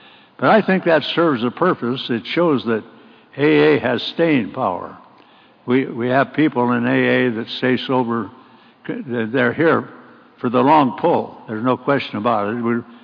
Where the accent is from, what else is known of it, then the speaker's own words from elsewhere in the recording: Nebraska, United States; I came from Nebraska. I was born in Nebraska, 1925. That makes me 89 now.